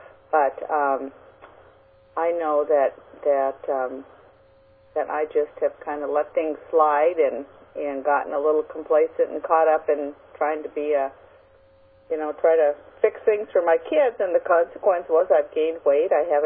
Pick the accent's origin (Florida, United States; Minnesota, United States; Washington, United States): Washington, United States; moved away; I grew up in Eastern Washington, and I've been here for 42 years, and I still have not acclimated to this wet, windy weather when it's like this.